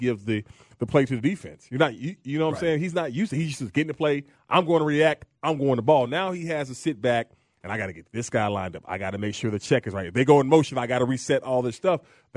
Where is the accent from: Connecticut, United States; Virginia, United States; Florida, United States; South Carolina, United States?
Florida, United States; Miami; I knew AB, you know, growing up in Miami, got to know him when he was youngin'